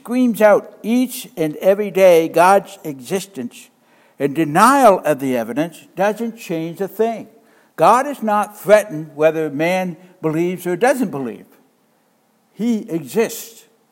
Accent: Nova Scotia, Canada; now in Rochester, United States; usually I'm up to see my family in Nova Scotia this time of year, but being a Canadian citizen, they can't deny me entrance, but that doesn't mean that I would get back home to Rochester.

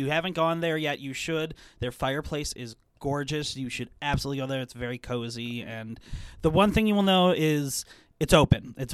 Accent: Midwest, United States; We're from the Midwest, obviously.

